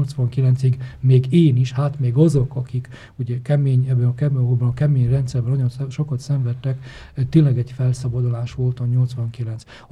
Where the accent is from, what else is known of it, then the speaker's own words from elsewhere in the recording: Faraoani, Bacău County, Romania; Hát ott nevelkedtem, ott ugye Bákó megyében, Bákóvárosban születtem, nevelkedtem a Forrófalván, ugye nagyon sokáig. Ott jártam az iskolát 10 évig